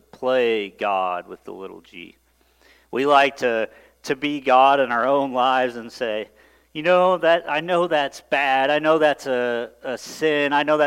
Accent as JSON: {"language": "English", "region": "Missouri", "country": "United States", "tie": "born or raised there", "said": "I grew up in North Central Missouri in a little farming community."}